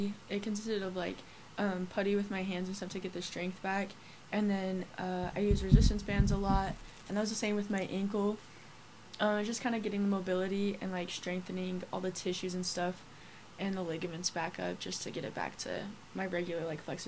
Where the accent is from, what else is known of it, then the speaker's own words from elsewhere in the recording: Salt Lake City, Utah, United States; and I'm a freshman here, and I'm from Salt Lake City, Utah.